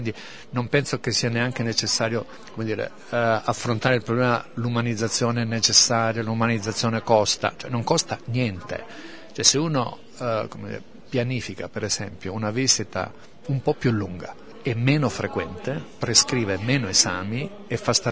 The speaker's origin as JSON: {"language": "Italian", "region": "Apulia", "country": "Italy", "tie": "born there", "said": "Io sono nato in provincia di Lecce, mia mamma era nata a Napoli, quindi insomma non è che sono uno straniero da queste parti"}